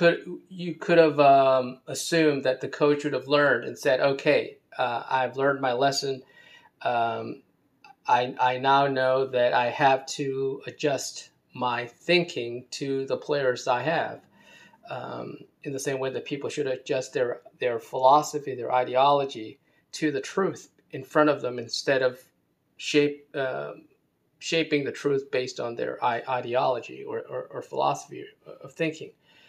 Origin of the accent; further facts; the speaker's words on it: United States; Being American, I would support the US and my heart has always been with the England team.